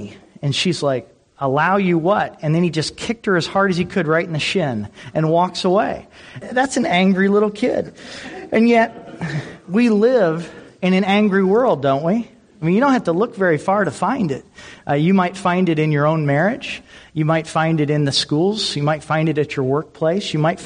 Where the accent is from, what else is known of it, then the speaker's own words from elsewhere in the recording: Indianapolis, Indiana, United States; I'm from Indianapolis, Indiana, and kind of the classic from my teen years was a guy named Bobby Knight